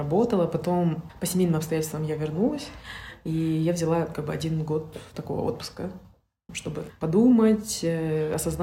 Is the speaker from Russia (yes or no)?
no; Issyk-Kul Region, Kyrgyzstan; also born or lived in Almaty; Я вообще родом с Кыргызстана, Иссык-Куль. Там есть село, казахское село, откуда мы и родом.